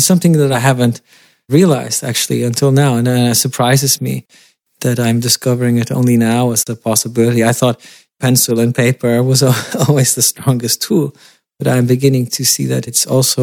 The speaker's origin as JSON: {"language": "English", "country": "Faroe Islands", "said": "I'm from the Faroes"}